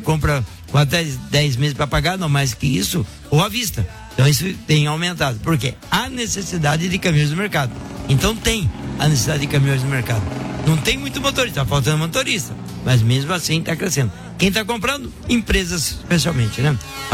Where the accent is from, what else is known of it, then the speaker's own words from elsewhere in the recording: Curitiba, Paraná, Brazil; Hoje eu estou completando 67, são 67 anos de idade, com a graça de Deus aqui em Curitiba. Sou de Curitiba, no Paraná.